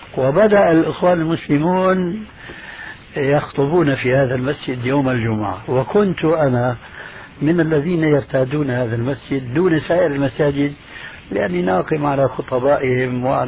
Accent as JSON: {"language": "Arabic", "town": "Damascus", "region": "Damascus Governorate", "country": "Syria", "said": "لعله تأقلم عندكم كما فعل اخوه عندنا في دمشق"}